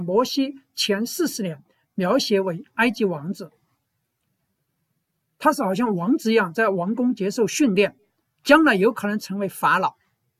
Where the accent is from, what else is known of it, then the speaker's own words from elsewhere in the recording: China; 就好像我们这些亚裔，我们中国人跟本地的白人黑人就不一样一样的。虽然我们住在这里，但是我们很清楚知道我们是中国人。